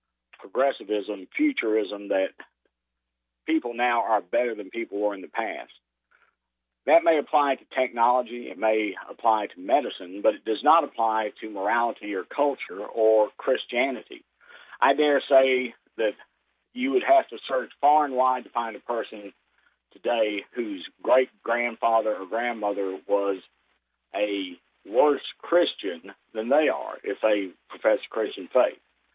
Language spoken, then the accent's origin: English; United States; And, you know, as an American, it pains me to say that, but this is what I see.